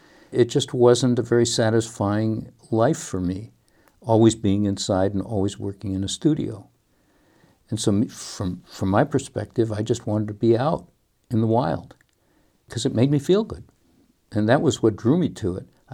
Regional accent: Detroit, Michigan, United States; I grew up in Detroit. And for punishment, my parents would send me to my tiny room in the back of our small house.

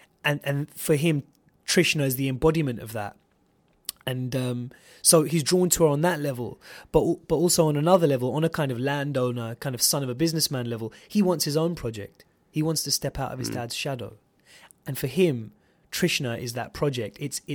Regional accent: United Kingdom; I'm British Pakistani, right, in the sense that I'm... my parents are both ethnically Pakistani, but I'm born and raised in Britain.

